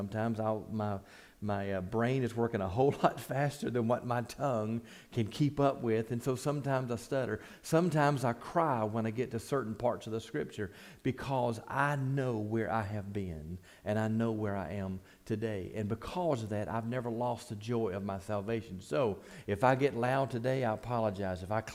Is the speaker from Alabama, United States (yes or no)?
yes; Bessemer, Alabama, United States; I grew up in the Bessemer area, around the McCalla-Bessemer area.